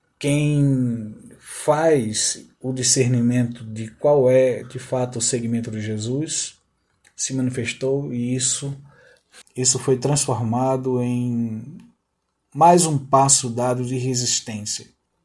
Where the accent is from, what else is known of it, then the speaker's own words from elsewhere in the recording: Pernambuco, Brazil; Sou nordestino pernambucano, aprendendo a ser goiano.